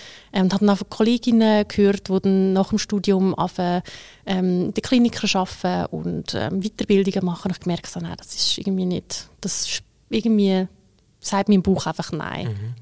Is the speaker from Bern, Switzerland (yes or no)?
no; Adligenswil, Lucerne, Switzerland; Ich komme aus der Agglomeration von der Stadt. Mhm. Ich komme aus einem schönen Dorf, wo Adligenswil heisst. Mhm. Es ist gerade neben Udligenswil.